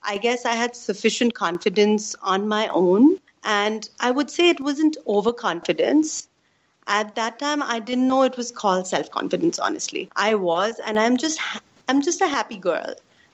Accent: India; So my cultural background, basically, I'm an Indian. That's how I identify myself.

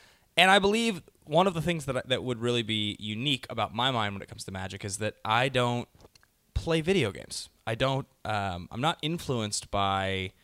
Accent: Seattle, Washington, United States; now in Los Angeles, United States; That's where I'm from. I'm from Seattle.

